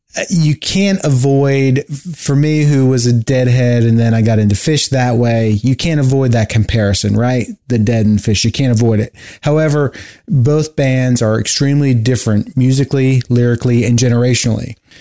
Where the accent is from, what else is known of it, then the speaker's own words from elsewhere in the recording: New Jersey, United States; moved away as an adult; New Jersey's my home state. I grew up in South Jersey. I lived there the first 25 years of my life.